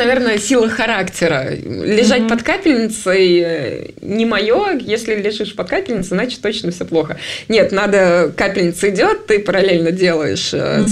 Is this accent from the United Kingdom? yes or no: no; Saint Petersburg, Russia; born there; Я родилась в Санкт-Петербурге